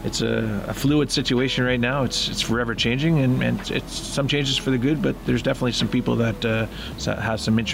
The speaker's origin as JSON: {"language": "English", "country": "Canada", "said": "I am from Canada."}